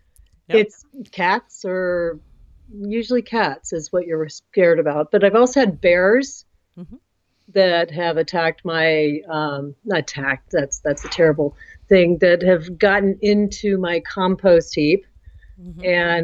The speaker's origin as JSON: {"language": "English", "region": "Midwest", "country": "United States", "tie": "born or raised there", "said": "I was raised in the Midwest, and my mother had a huge garden, and we lived off of it."}